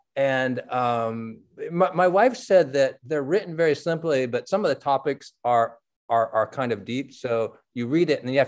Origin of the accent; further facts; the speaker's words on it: San Francisco, California, United States; I grew up in San Francisco reading the Chronicle.